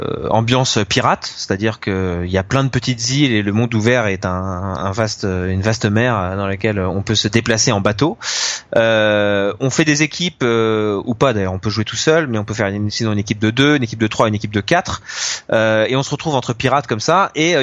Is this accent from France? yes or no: yes; France; c'était quelque chose qu'on regardait presque avec un peu de fierté aussi, parce qu'on est français.